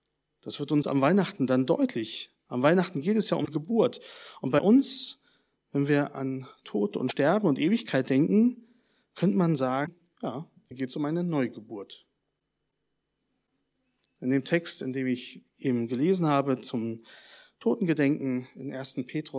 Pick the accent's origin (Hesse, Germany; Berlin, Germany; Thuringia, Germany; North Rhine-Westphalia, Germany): Berlin, Germany; Ich komme aus Berlin, schon mal erwähnt.